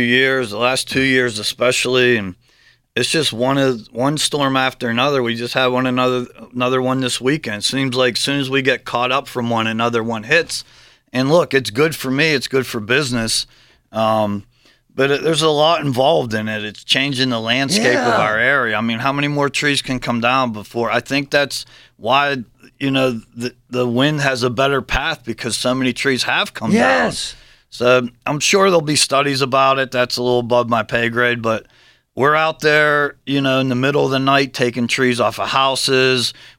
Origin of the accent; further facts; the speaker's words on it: Greenfield, United States; growing up in Greenfield, we used to go over to Homestead.